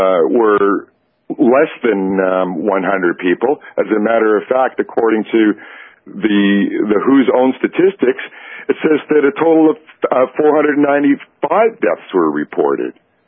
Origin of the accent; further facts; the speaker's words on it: Canada; It's about probably about 30, 35 degrees this morning here in Montreal. So it's a little chilly, but we're Canadian.